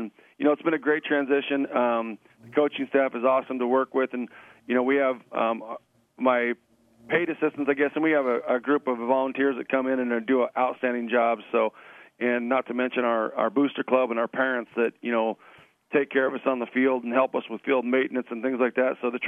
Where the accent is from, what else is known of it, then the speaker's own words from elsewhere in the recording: Ashland, United States; Yeah, I come from Ashland, where my wife still lives and works